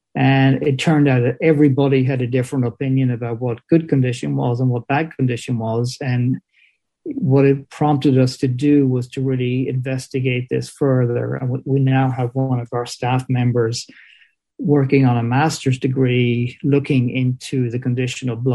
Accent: Ireland; I'm from Ireland, which is a tiny island surrounded by the Atlantic Ocean.

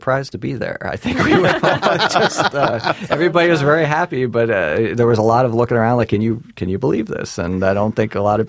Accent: Cleveland, Ohio, United States; Yeah, I grew up in Cleveland and born and raised with all the tragic consequences that go with that as a sports fan

